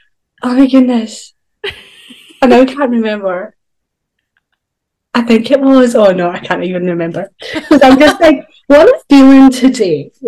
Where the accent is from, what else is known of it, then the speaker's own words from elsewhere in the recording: Scotland, United Kingdom; you're the Florida version and I'm the Scottish version.